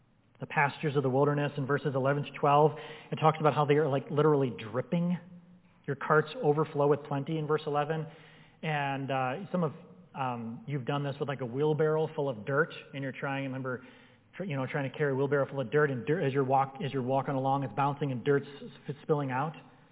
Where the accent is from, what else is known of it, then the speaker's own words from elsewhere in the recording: Wisconsin, United States; now in Colorado, United States; I was born and raised in Wisconsin. Grass just grows all the time there. We didn't have sprinkler systems. I realized when I moved to Colorado that if you don't have a sprinkler system on your yard, you won't have grass.